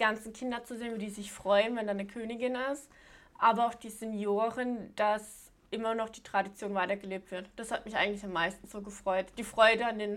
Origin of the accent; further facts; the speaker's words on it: Sasbach, Baden-Württemberg, Germany; Ich bin ja nicht in Bühl aufgewachsen, sondern in Sarsbach, also in Ortschaft neben dran.